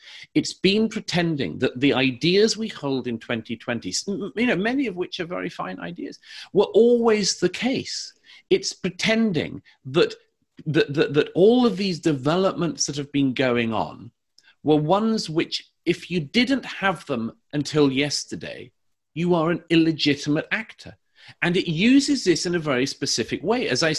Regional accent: United Kingdom; you can tell I'm from the United Kingdom. I'm a visitor in this country

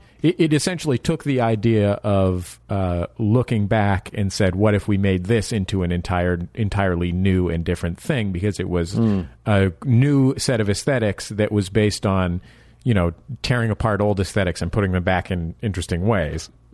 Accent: San Francisco, California, United States; I'm from San Francisco, so I think about

